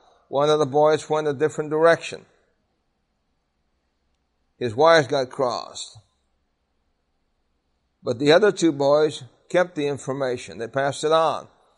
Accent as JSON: {"language": "English", "town": "Brooklyn", "region": "New York", "country": "United States", "tie": "born or raised there", "said": "I grew up in Brooklyn, New York, in the public school system."}